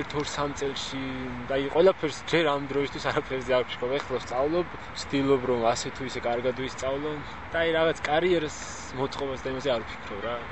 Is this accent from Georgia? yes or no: yes; Tbilisi, Georgia; also born or lived in Kiziki, Kakheti; მე ხევსური ვარ წარმოშობით, მაგრამ დავიბადე ქიზიყში, კახეთის მხარეს, გავიზარდე 6 წლამდე, მერე გავიზარდე თბილისში